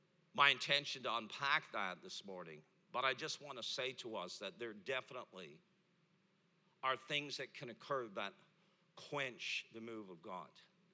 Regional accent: Toronto, Ontario, Canada; And we're from Toronto, Canada.

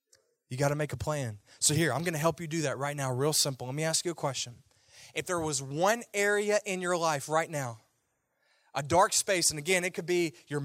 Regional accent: Louisiana, United States; In fact, I grew up in Louisiana.

